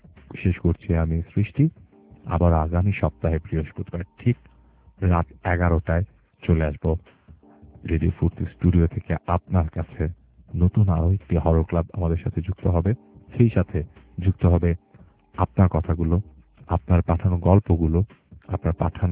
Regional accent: Bangladesh; সারাটা বছর ধরে আমি বাঙালি, আমি বাংলাদেশি, বাংলাদেশের জন্য কিছু করার চেষ্টা করি

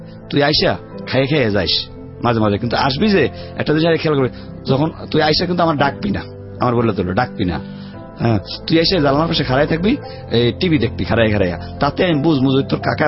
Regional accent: Barisal, Barisal Division, Bangladesh; আমার বাড়ি বরিশাল

